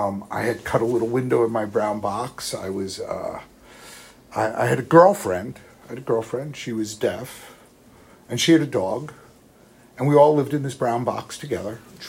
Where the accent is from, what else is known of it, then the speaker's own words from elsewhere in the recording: New York City, New York, United States; I grew up in New York, New York City.